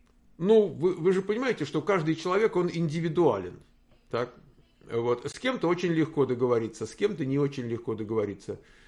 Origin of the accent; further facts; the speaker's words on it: Moscow, Russia; moved away as an adult; now in United States; Но я из России, да, я когда-то жил в Москве. Там первая половина моей жизни прошла в Москве. В 34 года я уехал, и вот мне сейчас будет в апреле 69, а пока 68.